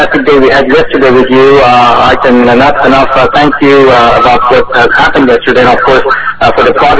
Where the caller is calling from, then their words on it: San Diego, California, United States; Well, I am an engineer in telecommunications, and we live in North County, San Diego.